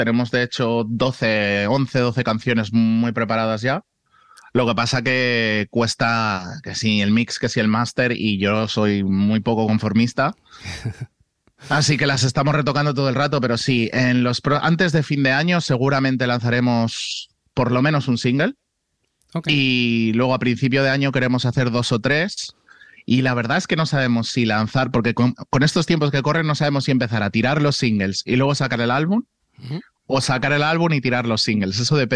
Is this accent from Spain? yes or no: yes; Spain; siendo español, llegas aquí de primeras y dices, ¿qué?